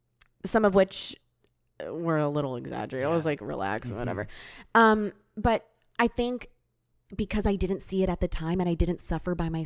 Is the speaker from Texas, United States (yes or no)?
yes; El Paso, Texas, United States; moved away; leave El Paso at first, I think it's for the first few months, it's like, oh yeah, I'm out of my hometown.